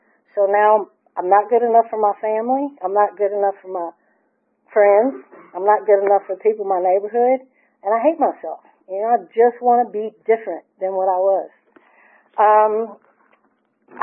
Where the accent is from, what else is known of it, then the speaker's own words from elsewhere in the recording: Marietta, Georgia, United States; born there; I'm a little Georgia peach, born in 1979. I was born in 74 in Marietta, Georgia, Kennestone baby, a third generation Kennestone baby.